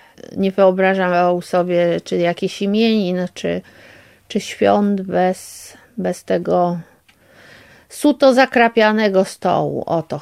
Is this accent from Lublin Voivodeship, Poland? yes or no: yes; Annopol, Lublin Voivodeship, Poland; also born or lived in Krosno; mieszkaliśmy w bloku i w Annopolu też w bloku mieszkaliśmy i wcześniej też, bo my w ogóle przeprowadziliśmy się z Krosna tutaj do Annopola